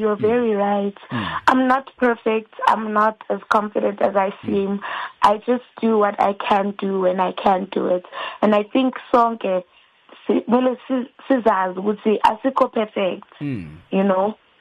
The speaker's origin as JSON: {"language": "English", "town": "Boksburg", "region": "Gauteng", "country": "South Africa", "tie": "born or raised there", "also_born_or_lived": "Benoni", "said": "We are from Limpopo, Ramashashane, and I have lived in the East Rand for my entire life. I was born in Benoni, brought up in Boksburg, and Benoni is next to Boksburg."}